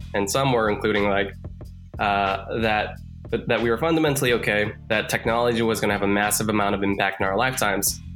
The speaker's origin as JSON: {"language": "English", "region": "Texas", "country": "United States", "tie": "born or raised there", "also_born_or_lived": "Korea", "said": "So I grew up in Texas, spent a lot of time in Korea growing up, and then moved back to Texas."}